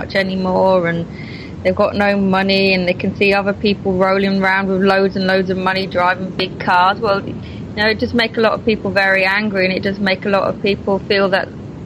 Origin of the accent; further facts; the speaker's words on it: Croydon, London, United Kingdom; but not where I grew up in Croydon.